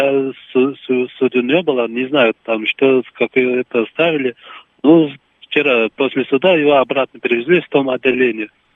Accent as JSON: {"language": "Russian", "country": "Tajikistan", "said": "Из Таджикистана."}